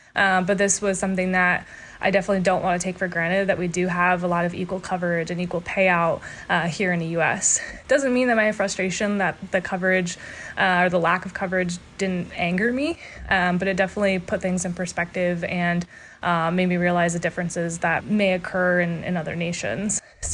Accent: Michigan, United States; I am from Michigan, just returning back from the UCI Gravel World Championships over in Italy.

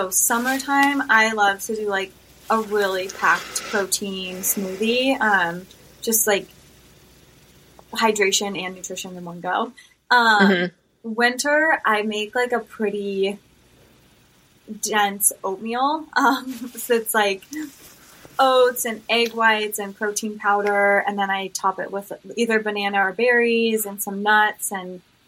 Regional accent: Orange, California, United States; I'm from California, actually.

